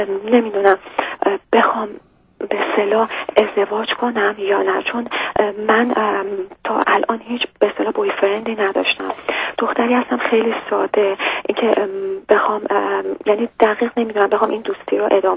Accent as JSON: {"language": "Persian", "country": "Iran", "said": "ما ایرانی هستیم،"}